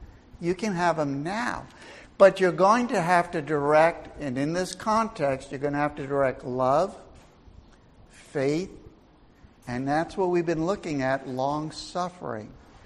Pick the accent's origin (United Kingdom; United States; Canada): United States; New York City, New York; also born or lived in Long Island; I grew up in New York City. I mean, in New York City. I grew up, I was in Queens and I was in Brooklyn. That's where I grew up as a youngin'.